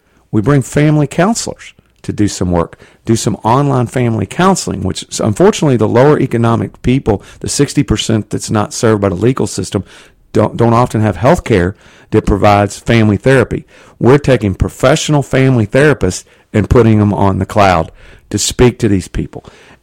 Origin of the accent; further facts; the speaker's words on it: Southeast, United States; accent: southeastern; And we are, you can tell from my accent, sort of a southeastern company.